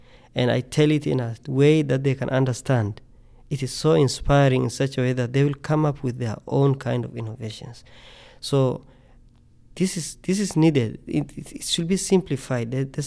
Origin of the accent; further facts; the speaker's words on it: Tanzania; I'm glad that I grew up in Tanzania